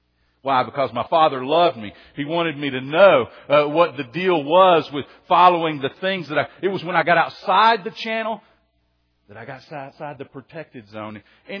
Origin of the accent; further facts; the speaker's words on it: United States; I lived on a lake growing up, if you don't know. I grew up on the Tennessee River, and so we had things like boats and stuff